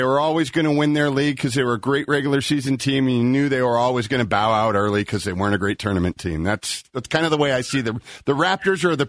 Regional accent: San Francisco, California, United States; I was born in San Francisco, spent much of my childhood visiting my grandmother, taking care of us in San Francisco.

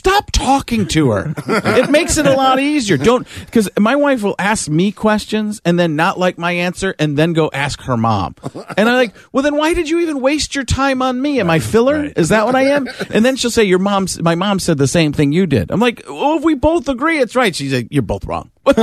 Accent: Chicago, Illinois, United States; born there; I was born in Chicago area.

